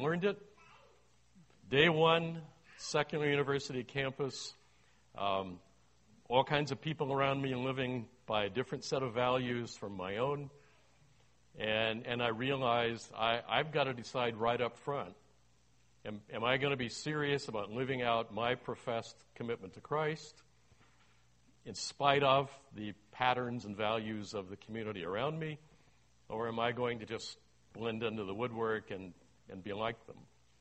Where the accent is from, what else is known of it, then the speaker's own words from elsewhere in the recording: United States; now in Toronto, Canada; I'm an American-Canadian and have been here almost exactly 38 years. It was 38 years ago this month that my family immigrated to Toronto